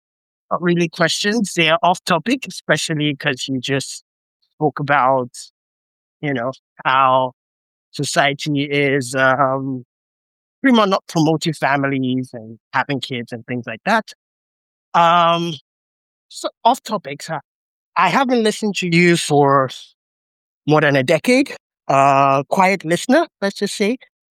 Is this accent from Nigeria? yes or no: yes; Nigeria; Yes, he is Nigerian. But I'm also Nigerian.